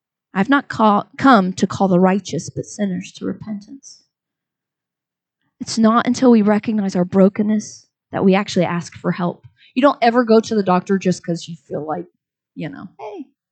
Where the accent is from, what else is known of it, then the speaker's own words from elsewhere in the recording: Texas, United States; We pride ourselves on our stubbornness. I'm Texan.